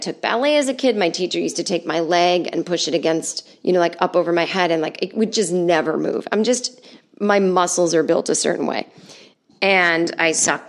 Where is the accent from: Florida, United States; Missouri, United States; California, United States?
California, United States; Los Angeles; I don't mean to sound like a jerk, but I'm from Los Angeles.